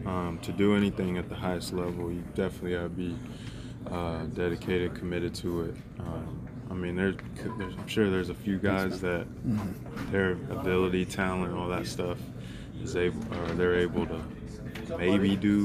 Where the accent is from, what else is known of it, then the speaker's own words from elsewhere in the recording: Houston, Texas, United States; Houston, Texas.